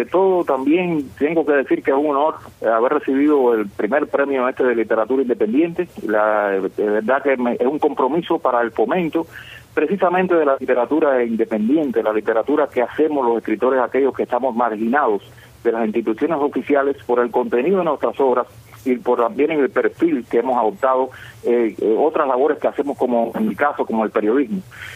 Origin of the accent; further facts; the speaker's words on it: Cuba; Somos cubanos primero que todo